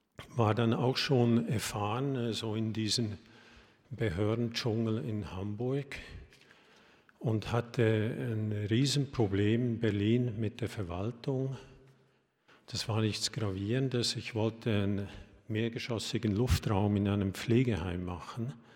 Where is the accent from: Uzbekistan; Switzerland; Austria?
Switzerland; accent: Swiss; ich habe ein bisschen mit meinem Schweizer Akzent Schwierigkeiten, das auszusprechen